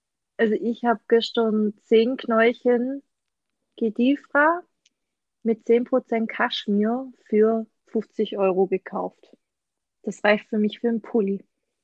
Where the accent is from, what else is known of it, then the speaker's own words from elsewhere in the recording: Baden-Württemberg, Germany; Und jeder, wo mal hier bei uns im Schwabenland ist, sollte da eigentlich vorbeischauen.